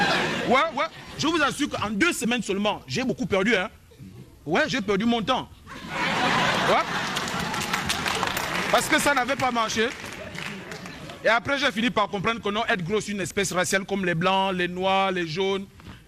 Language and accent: French; Gabon; je viens du Gabon.